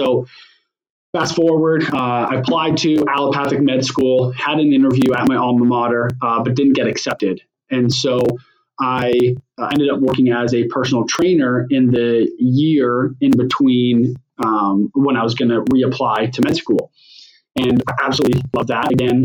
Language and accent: English; Ontario, Canada; accent: Canadian; I grew up in Ontario, about 2 hours west of Toronto. Small little town, about 15,000 people or so. Probably no one has ever heard of unless you're from the area.